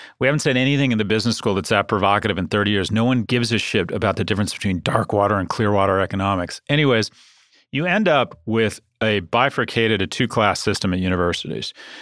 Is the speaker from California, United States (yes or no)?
yes; San Diego, California, United States; born there; I was born in San Diego, and my father lives there now.